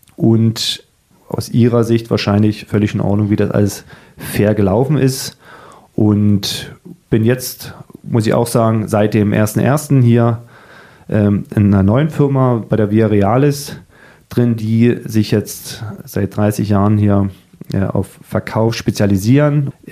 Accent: Cottbus, Brandenburg, Germany; born there; now in Dresden, Germany; das wird wahrscheinlich immer meine Heimat bleiben, meine Neuheit, auch wenn ich in Cottbus geboren bin

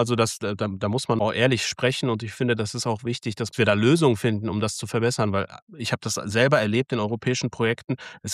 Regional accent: Paderborn, North Rhine-Westphalia, Germany; Wir bewegen uns in unserer Region, ich komme aus Paderborn, da haben wir extrem viele kleine und mittelständische Unternehmen.

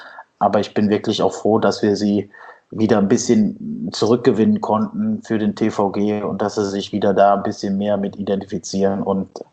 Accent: North Rhine-Westphalia, Germany; Also ich bin ein richtiger Oberberger.

